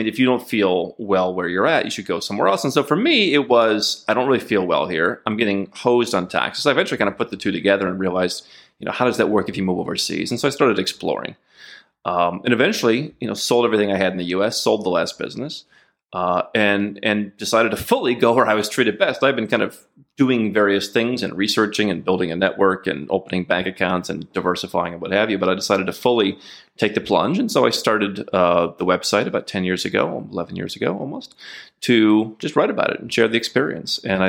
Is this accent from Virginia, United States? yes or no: no; Ohio, United States; I grew up in the Midwest. We talked about that, kind of our shared Norwegian roots.